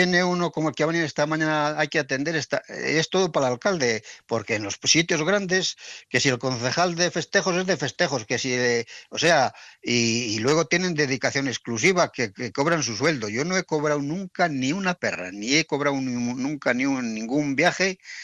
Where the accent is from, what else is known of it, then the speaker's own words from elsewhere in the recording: Villarroya, La Rioja, Spain; yo a Villarroya no lo voy a desatender. Porque eso es una cosa que lo llevo en el corazón, en mi pueblo.